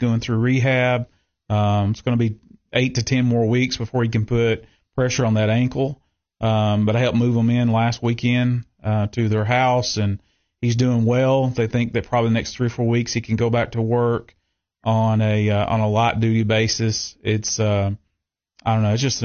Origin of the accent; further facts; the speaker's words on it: Cookeville, Tennessee, United States; Well, I'm from Cookeville. I grew up at Eastwood Baptist Church there on Old Kentucky Road here in Cookeville, where my grandfather pastored there for 17 years.